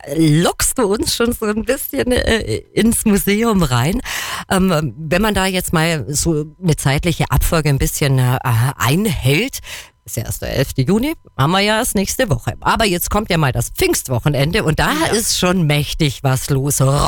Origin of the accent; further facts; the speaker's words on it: Kempten, Bavaria, Germany; born there; Ich bin ja gebürtige Kemptnerin, also eine gebürtige Allgäuerin